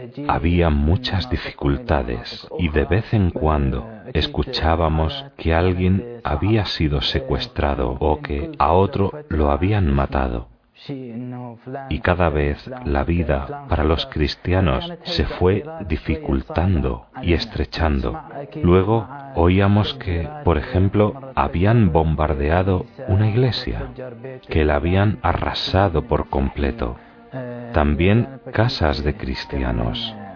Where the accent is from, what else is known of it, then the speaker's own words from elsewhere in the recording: Qaraqosh, Nineveh, Iraq; Spanish is a second language; Soy de Irak, de la provincia de Karakosh. Nací en septiembre de 1983 e hice mis estudios en Karakosh.